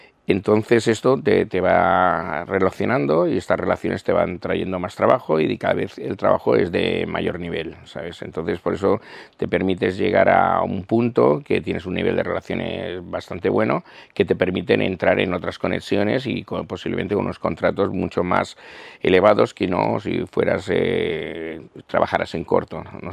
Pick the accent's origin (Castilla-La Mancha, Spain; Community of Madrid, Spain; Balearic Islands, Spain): Balearic Islands, Spain; Calvià; siempre hacemos alarde de que soy de Calviá e intento manifestarlo por ahí. Yo creo que sí, tiene que ser un poco así. No solo de Calviá, sino también como mallorquín y balear.